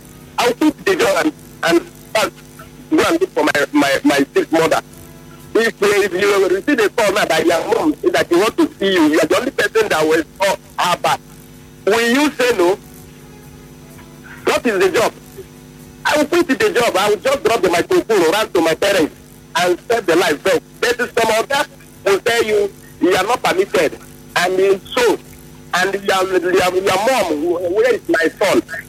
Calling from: Portugal; I'm calling from Portugal.

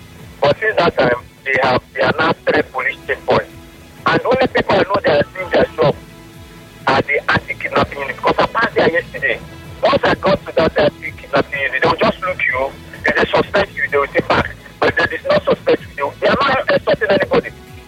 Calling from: Rumuolumeni, Rivers, Nigeria; I'm calling you from Rumo Lumini.

